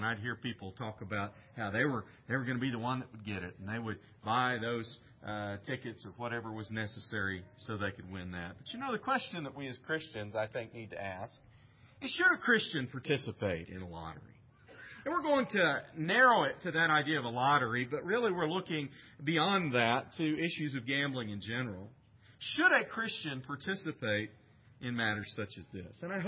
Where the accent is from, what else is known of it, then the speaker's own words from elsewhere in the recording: Missouri, United States; now in Texas, United States; When I was a little boy, there was not legal lotteries that existed where I grew up in Missouri, and I think the same was true probably here in Texas